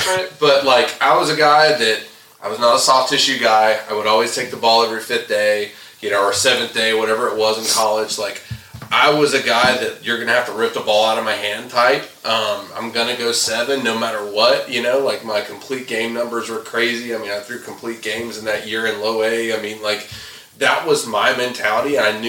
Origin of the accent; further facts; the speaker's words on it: the South, United States; I grew up in the South.